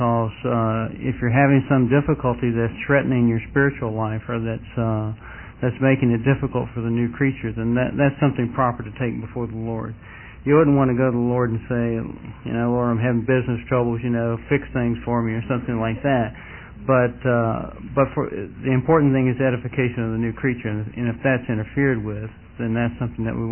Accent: Mahomet, Illinois, United States; from Mahomet, Illinois.

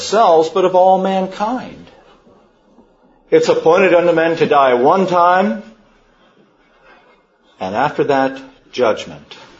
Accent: Kentucky, United States; being born and raised in Kentucky, I struggle mightily with correct pronunciations of the Greek.

